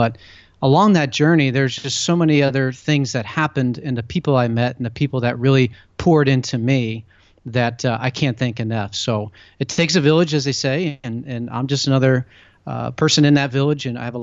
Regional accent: Pennsylvania, United States; And growing up outside of Philadelphia and in the Northeast, hockey, ice hockey, and you guys out in Chicago know this, it's a winter sport and it's pretty big.

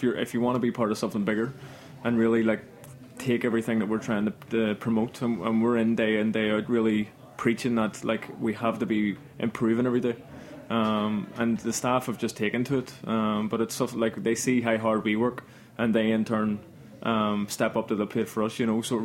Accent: Belfast, Northern Ireland, United Kingdom; now in London, United Kingdom; Like, when I came over from Belfast in London, I would have heard of all these, like, famous bartenders

